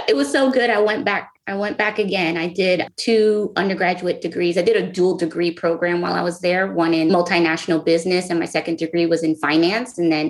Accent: Miami, Florida, United States; Originally from Miami, from Florida. I grew up there. I did my undergrad there. I went to law school in Florida, and then now I'm a transplant.

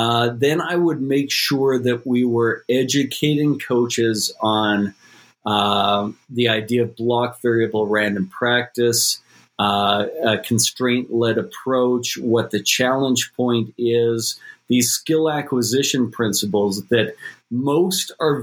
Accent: Canada; as a Canadian

